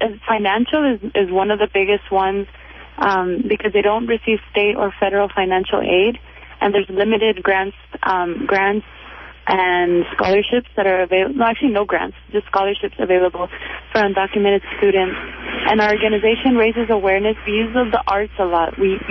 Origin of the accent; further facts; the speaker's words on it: Los Angeles, California, United States; I'm actually from Los Angeles, and I'll be going back there.